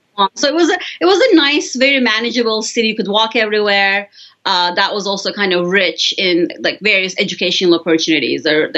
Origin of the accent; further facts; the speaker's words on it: Denizli, Turkey; moved away as an adult; So I grew up in a city called Denizli. It's on the west coast of Turkey, or near the west coast, I should say. So I grew up in Turkey